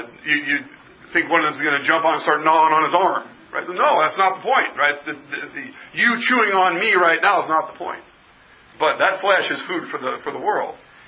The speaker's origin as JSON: {"language": "English", "town": "Bellevue", "region": "Washington", "country": "United States", "tie": "born or raised there", "said": "I grew up in Bellevue"}